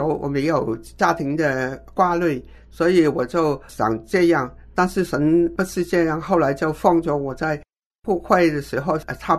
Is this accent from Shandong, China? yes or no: no; Quanzhou, Fujian, China; 但是我是泉州人